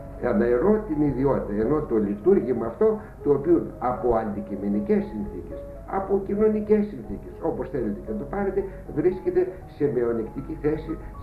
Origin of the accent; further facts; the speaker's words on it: Thessaly, Greece; Δεν ξέρω ίσως γιατί είμαι Θεσσαλός και είμαστε και λίγο κοντά συνορίζοντας.